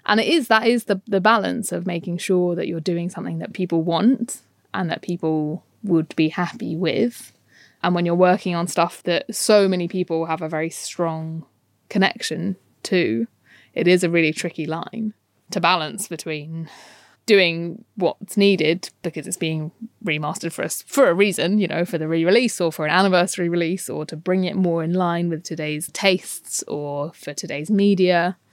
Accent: London, United Kingdom; Yeah, I was growing up in London.

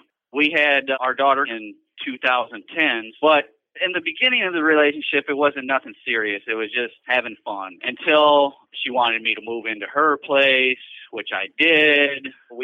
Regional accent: Rockford, Illinois, United States; I grew up in Rockford, Illinois. Not a good place growing up, but I became a teenager and moved out.

